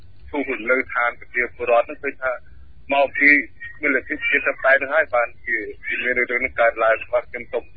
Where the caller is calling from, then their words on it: Kandal, Cambodia; ខ្ញុំមកពីខេត្តកណ្ដាល